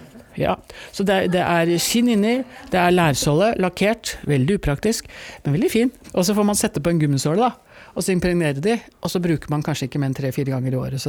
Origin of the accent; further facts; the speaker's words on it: Oslo, Norway; jeg vokste opp her på Tåsen i Oslo